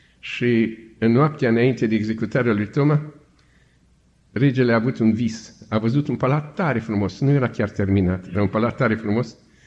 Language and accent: Romanian; Romania; a vorbit că eu sunt din România